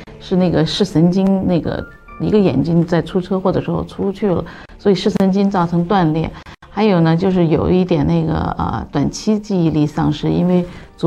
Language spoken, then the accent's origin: Chinese; China; 这个老美还挺不一般的，跟我们中国人的这种传统的理念挺像的啊。